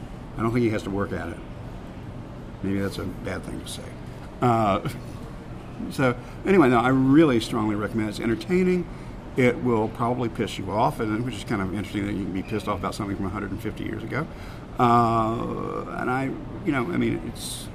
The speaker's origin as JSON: {"language": "English", "region": "Florida", "country": "United States", "tie": "born or raised there", "said": "the reason that it had the impact on me that it did was I grew up in Florida."}